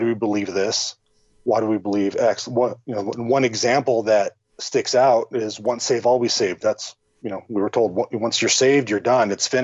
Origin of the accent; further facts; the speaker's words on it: La Puente, California, United States; I grew up in the Los Angeles area in a city called La Puente, California. It's about 20 miles east of LA, right next to Covina